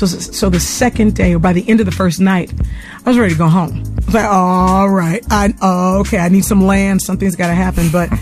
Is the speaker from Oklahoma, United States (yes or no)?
no; Chester, Pennsylvania, United States; I'm from Chester, right outside of Philly, 9 miles, you know, away from where she was born.